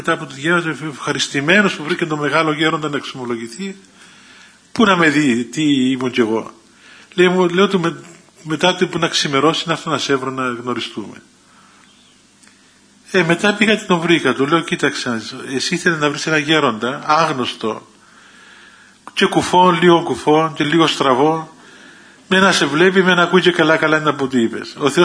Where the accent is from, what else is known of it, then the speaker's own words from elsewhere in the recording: Limassol, Limassol District, Cyprus; now in Mount Athos, Greece; είμαι από την Λεμεσό.